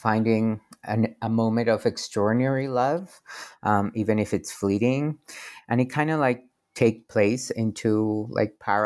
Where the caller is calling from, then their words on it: Querétaro, Mexico; Yeah, I'm calling from Querétaro, Mexico.